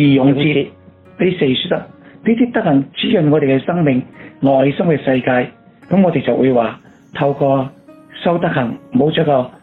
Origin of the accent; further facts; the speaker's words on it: China; 咁所以我哋中国人有句话咁讲嘅